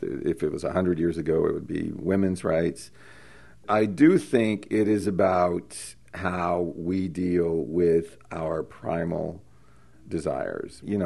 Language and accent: English; Marietta, Georgia, United States; I was. I grew up in Marietta, Georgia.